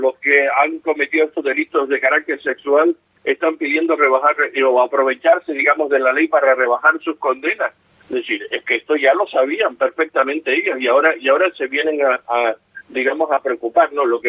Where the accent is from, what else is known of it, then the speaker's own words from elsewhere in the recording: Spain; quien lo vamos a sufrir somos todos los españoles